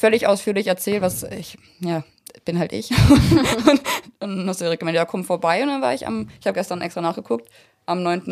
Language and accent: German; North Rhine-Westphalia, Germany; now in Kenzingen, Germany; ich komme eigentlich aus der Nähe von Köln, also NRW, und bin im November nach Kenzing gezogen, also Ecke Freiburg.